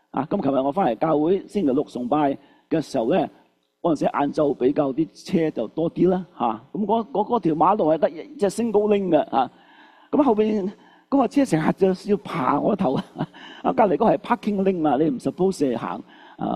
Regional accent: Canada; 咁呢個就適合我哋加拿大人嚟思想嘅一個題目

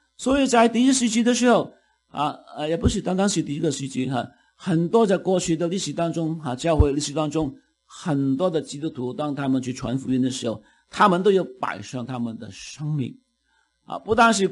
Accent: Guangdong, China; 我们年轻的时候我们就国内父母会不会这样讲我们广东人爸妈就妈妈特别是妈妈

